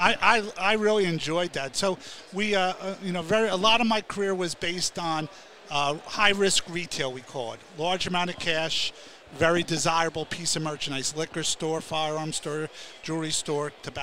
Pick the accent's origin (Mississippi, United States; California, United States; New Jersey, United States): New Jersey, United States; Carteret; My dad was a New York City fireman in Manhattan for 25 years. Grew up in Carteret, New Jersey, right outside Newark.